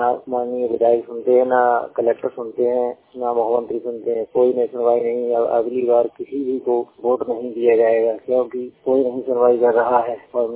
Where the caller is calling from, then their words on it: Deori, Madhya Pradesh, India; ग्राम देवरी, तहसीलाना, जिला सीकरी, मध्य प्रदेश से बोल रहा हूँ।